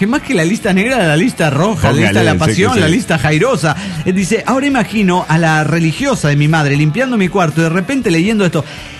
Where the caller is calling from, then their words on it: Los Angeles, California, United States; de Los Ángeles, USA.